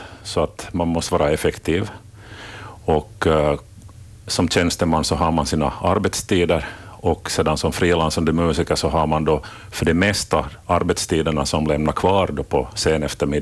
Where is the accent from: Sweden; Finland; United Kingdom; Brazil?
Finland; Vaasa, Ostrobothnia; Jag är vasabo. Jag är uppvuxen i Vasa centrum med närliggande områden. Bor nu för tiden i Sundom med min familj.